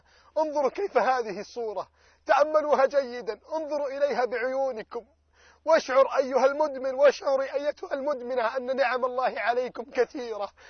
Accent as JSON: {"language": "Arabic", "region": "Alexandria Governorate", "country": "Egypt", "said": "عندنا في مصر"}